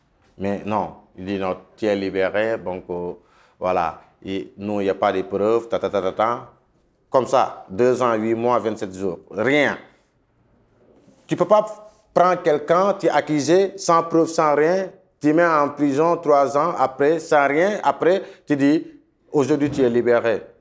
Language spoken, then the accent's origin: French; Senegal; French is a second language; moi je suis sénégalais.